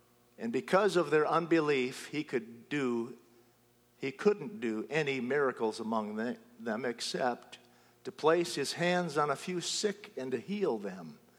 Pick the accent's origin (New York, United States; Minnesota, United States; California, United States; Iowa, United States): Minnesota, United States; Mankato; We left Ottawa to step into the role of pastor in Mankato, Minnesota, and that happened to be my hometown.